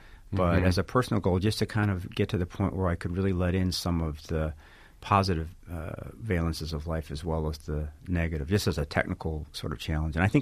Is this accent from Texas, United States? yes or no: no; Chicago, Illinois, United States; I was raised Catholic in Chicago and in the 60s.